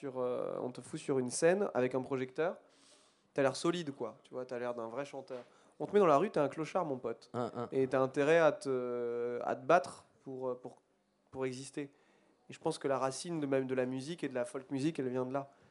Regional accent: Strasbourg, Grand Est, France; born there; Je suis né à Strasbourg.

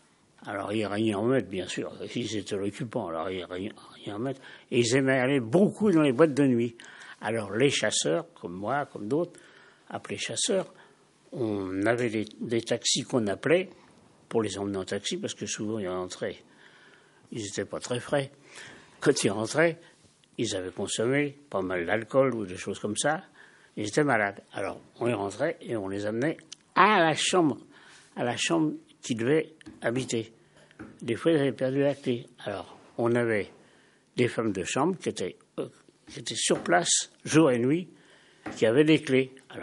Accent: Paris, Île-de-France, France; born there; now in Nègrepelisse, France; Je suis né à Paris.

